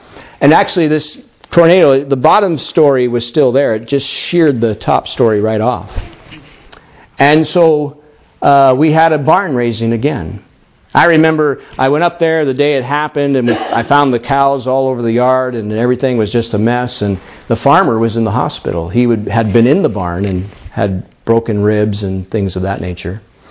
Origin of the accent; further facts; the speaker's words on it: Pennsylvania, United States; now in Canada; I grew up in the United States, in the state of Pennsylvania, which if you are at all familiar with the geography, Pennsylvania, of course, is in the east